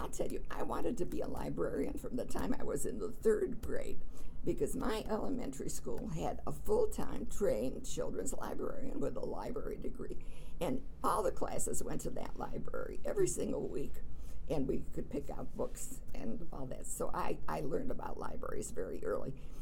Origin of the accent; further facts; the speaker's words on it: United States; born there; My dear, I was born in the United States.